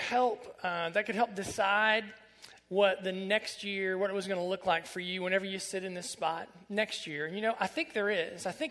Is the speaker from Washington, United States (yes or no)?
no; Ohio, United States; Although I'm from Southern Ohio, we're a little bit of an outlier ourselves.